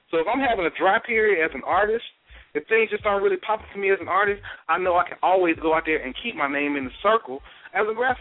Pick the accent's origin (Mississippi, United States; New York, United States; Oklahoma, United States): Mississippi, United States; and because I'm from Mississippi too, the one thing I can say